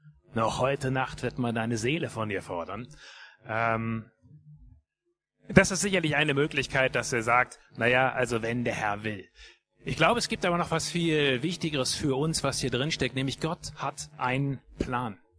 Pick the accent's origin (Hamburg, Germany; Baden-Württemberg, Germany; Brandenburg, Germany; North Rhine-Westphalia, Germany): North Rhine-Westphalia, Germany; Bielefeld; in Bielefeld gibt es sehr viele freie Gemeinden. Allein der Stadtteil Sennestadt, wo ich aufgewachsen bin, hat glaube ich 5.